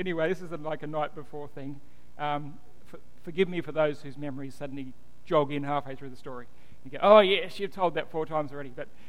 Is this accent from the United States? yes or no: no; Western Australia, Australia; Yeah, I'm from, well, I wasn't actually from Perth at the time, but I'm from, you know, the Wheat Belt, from WA.